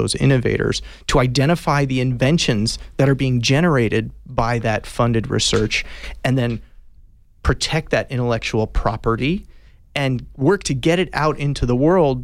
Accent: Tucson, Arizona, United States; I grew up in Tucson. I went through high school as an Amphi Panther a long time ago.

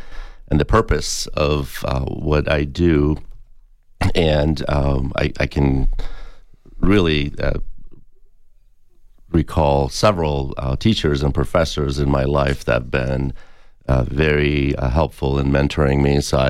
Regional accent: Madison, Wisconsin, United States; I grew up in Madison, Wisconsin, and lived in a small town for a while in Wisconsin and worked on a dairy farm

